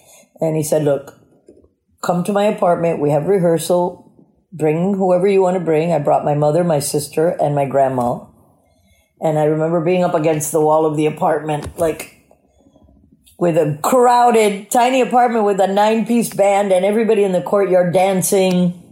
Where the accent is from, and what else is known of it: South Carolina, United States; born or raised there